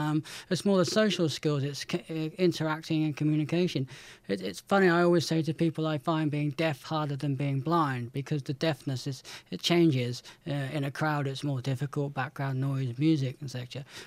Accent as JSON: {"language": "English", "town": "Weston", "region": "North West England", "country": "United Kingdom", "tie": "born or raised there", "said": "I lived in a sort of a suburb of Weston near Wirral and grew up in a one-way street"}